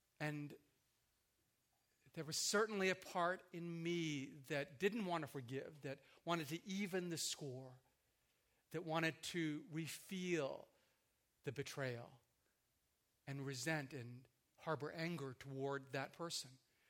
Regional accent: Japan; I am originally from Japan, a country that has not largely been influenced by the Christian gospel.

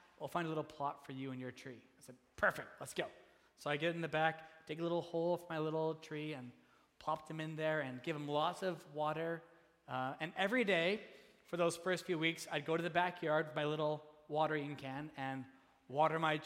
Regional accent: Calgary, Alberta, Canada; My parents are still in that same house that I grew up in back in Calgary

